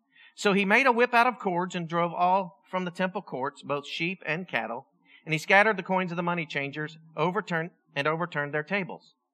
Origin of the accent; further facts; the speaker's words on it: Pennsylvania, United States; moved away; I started laughing because I'm from Pennsylvania. I remember you-ins and you guys and all that kind of stuff. I can't believe I used to say that.